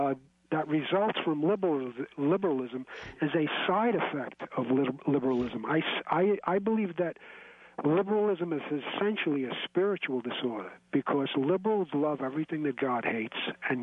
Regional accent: New York City, New York, United States; And I grew up in Greenwich Village in Manhattan, you know.

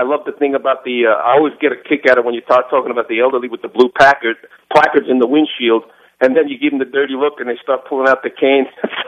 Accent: South Bronx, New York, United States; now in California, United States; I'm from the South Bronx. I'm out here in California now

